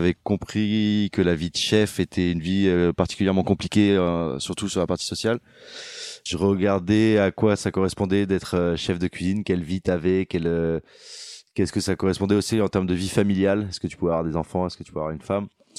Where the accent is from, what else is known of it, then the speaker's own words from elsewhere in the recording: Aix-en-Provence, Provence-Alpes-Côte d'Azur, France; also born or lived in Paris; Moi, Aix, c'est aussi là où j'ai grandi. Et c'est surtout là où je me sens le mieux, en fait.